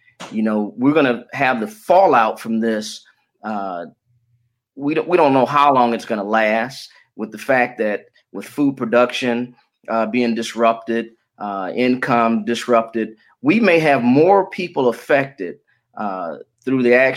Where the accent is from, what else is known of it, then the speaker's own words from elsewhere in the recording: Detroit, Michigan, United States; born there; also born or lived in Florida; And I was born in Detroit. I finished high school in Florida, got my college degree from Morehouse College